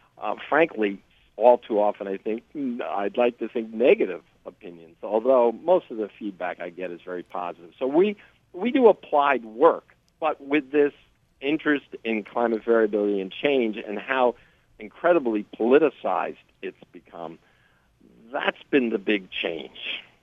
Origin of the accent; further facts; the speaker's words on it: New Jersey, United States; Well, I grew up in Bergen County, so I'm a Jersey resident from day one. So I was born and raised on the hurricanes and snowstorms and heat waves and floods of the state.